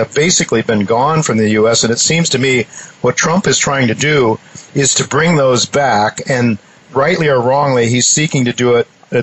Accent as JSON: {"language": "English", "region": "Ohio", "country": "United States", "said": "I know I'm from Ohio, and I know the scenario in Ohio."}